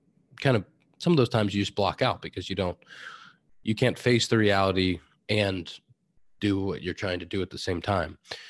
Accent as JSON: {"language": "English", "town": "Pittsburgh", "region": "Pennsylvania", "country": "United States", "tie": "born or raised there", "also_born_or_lived": "West Chester", "said": "Yeah, it's actually so I was born in Westchester in Philly area. So my mom was at UPenn at the time getting her PhD. And then we moved to Pittsburgh."}